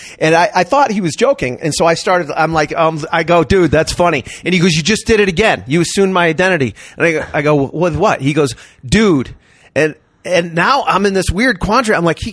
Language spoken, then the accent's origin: English; Massachusetts, United States; We grew up in the same part of we grew up in Massachusetts.